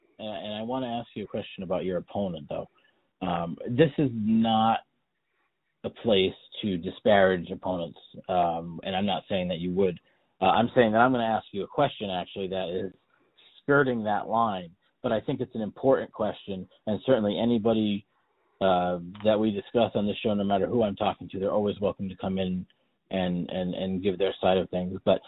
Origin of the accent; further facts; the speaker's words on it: Warwick, Rhode Island, United States; now in Connecticut; Again, it's my hometown. So, you know, I, as removed as I am, I just, you know, I'm over the border by about a quarter mile, really, in Connecticut. But, you know, Warwick does mean a lot to me.